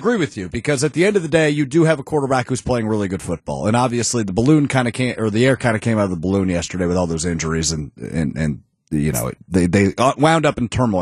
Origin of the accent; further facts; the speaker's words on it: Green Bay, Wisconsin, United States; I'm a Packers fan. I grew up in Green Bay. I cheer for the team.